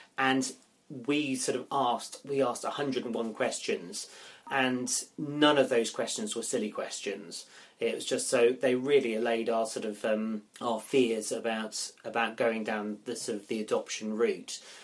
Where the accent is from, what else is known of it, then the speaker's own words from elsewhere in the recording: Loughborough, East Midlands, United Kingdom; I'm from Loughborough